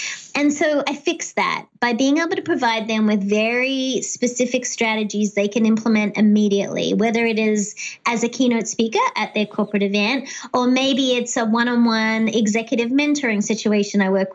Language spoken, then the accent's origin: English; Australia; now in United States; being Australian, but also a local perspective. I became a US citizen, and that's really important to me.